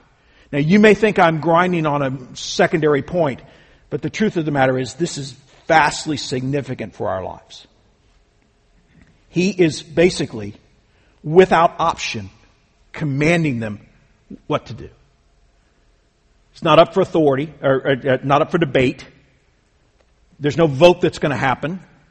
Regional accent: United States; now in Texas, United States; I recognize also because I'm an American, and I suppose now I can say I'm also a Texan, praise God.

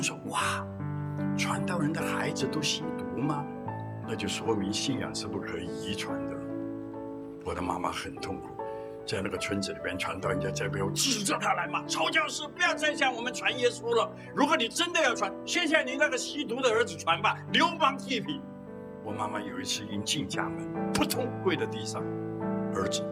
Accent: Hong Kong; 我从小在香港长大，12、13岁就出来鬼混

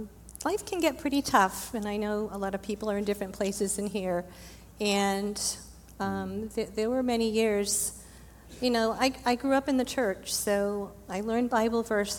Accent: Rochester, New Hampshire, United States; now in Windham, United States; I grew up in Rochester, New Hampshire, not too far from here. So I'm not a true Mainer, but I have been here quite a few years.

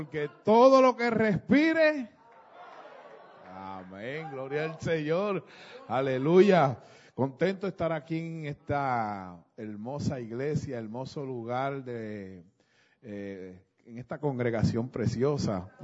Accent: Ponce, Puerto Rico; a la edad de 17, 18 años, una noche empecé, eran como la 1 de la mañana en mi pueblo, Ponce, Puerto Rico

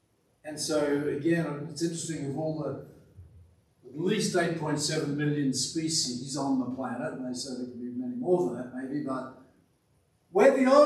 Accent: Australia; As a kid growing up in Australia for a long time, you always wanted to get a tan

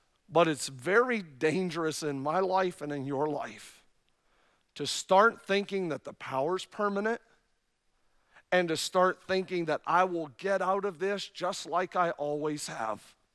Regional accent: Canada; I'm born and raised in Canada, and I love to go to Niagara Falls.

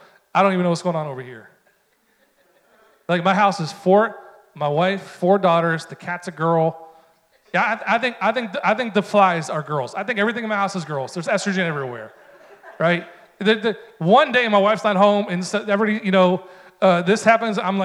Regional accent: New York, United States; By the way, if you're here with us new and you hear my accent, I'm from upstate New York.

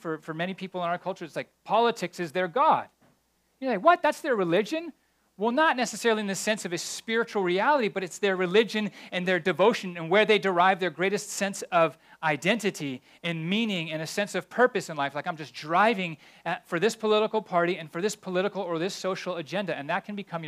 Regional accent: United States; I just call him Baal because I'm American.

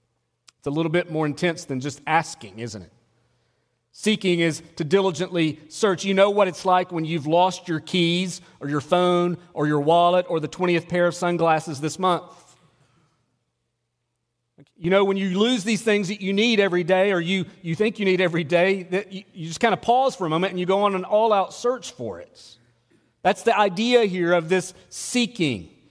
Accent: the South, United States; I grew up in the South, and we used to call them

